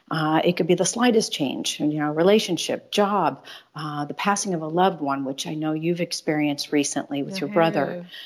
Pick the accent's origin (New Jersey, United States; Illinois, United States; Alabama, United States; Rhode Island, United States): Illinois, United States; Chicago; Which created an opportunity for me to move to back home to Chicago, which is my hometown, and kind of get back to my roots